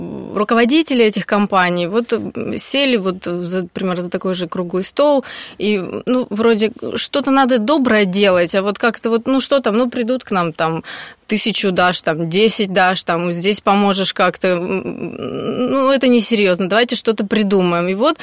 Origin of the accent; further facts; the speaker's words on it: Kostroma, Kostroma Oblast, Russia; Я из Костромы.